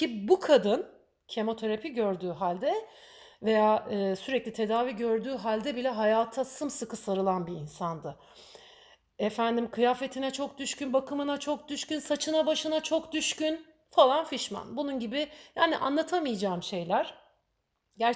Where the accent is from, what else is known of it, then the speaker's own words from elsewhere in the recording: Istanbul, Turkey; Ben Ataköy'de büyüdüm. 90 daireli, 14 katlı bir apartmanda büyüdüm.